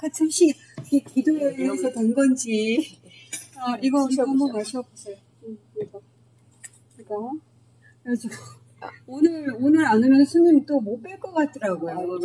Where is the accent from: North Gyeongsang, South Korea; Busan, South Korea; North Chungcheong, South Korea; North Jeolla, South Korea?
North Jeolla, South Korea; Gochang; 사실 제가 고창에서 왔거든요